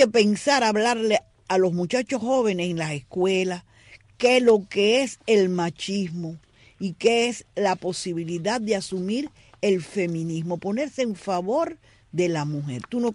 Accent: Cuba; moved away; yo me fui de Cuba ahorita hace ya 20 años.

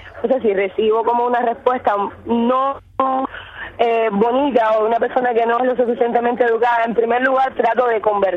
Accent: Santiago de Cuba, Cuba; Yo soy santiaguera, amor, yo soy santiaguera. O sea, y nací en el medio del carnaval, el 26 de julio.

